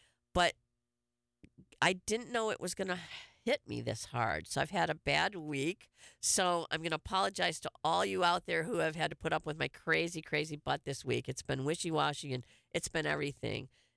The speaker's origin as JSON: {"language": "English", "town": "Detroit", "region": "Michigan", "country": "United States", "tie": "born or raised there", "said": "I know when I grew up outside of Detroit, I used to go to Ben & Jerry's at least once a week."}